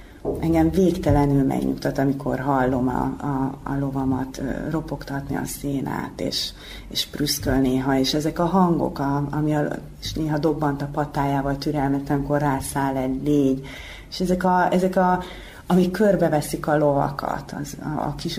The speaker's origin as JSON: {"language": "Hungarian", "town": "Törökszentmiklós", "region": "Jász-Nagykun-Szolnok", "country": "Hungary", "tie": "born there", "said": "Szolnok mellett születtem, Törökszent Miklóson"}